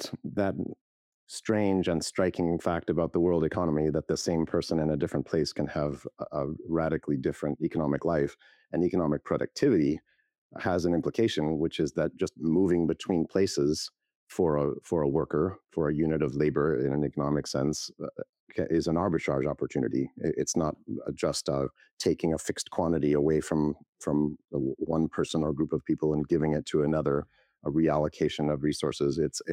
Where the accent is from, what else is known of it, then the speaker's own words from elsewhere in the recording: Salt Lake City, Utah, United States; noticed that it was way less than plumbers in where I was growing up in Salt Lake City made.